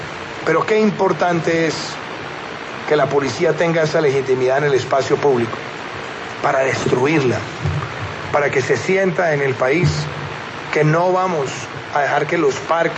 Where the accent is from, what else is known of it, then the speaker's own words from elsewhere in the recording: Colombia; nosotros como colombianos